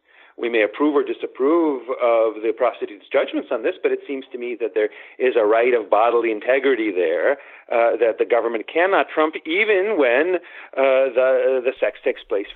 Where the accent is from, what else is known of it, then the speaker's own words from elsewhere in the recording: Kyiv, Ukraine; born there; first language ru; English is a second language; So I was born in Kiev, which was then in the Soviet Union, but really what it was in the Russian Empire.